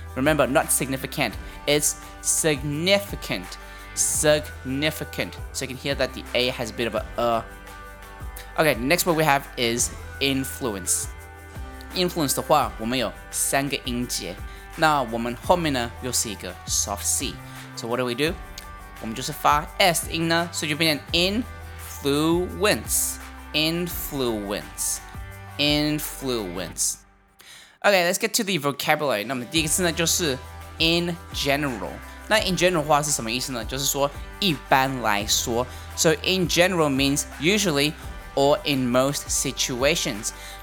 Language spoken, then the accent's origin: English; Australia; accent: mix of American and Australian; I grew up in Australia, so technically, I should have an Australian accent. But my friend says that my accent is an abomination of American and Australian accent mixed together.